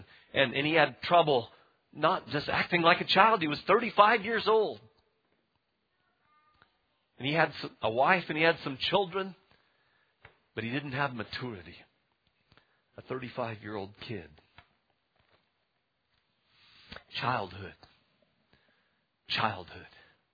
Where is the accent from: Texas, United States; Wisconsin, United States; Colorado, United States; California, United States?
California, United States; I grew up in California